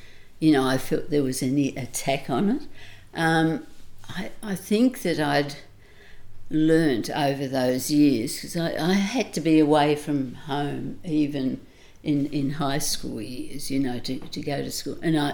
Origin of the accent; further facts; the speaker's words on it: Tasmania, Australia; I was short and I had my little red coat and I came from Tasmania.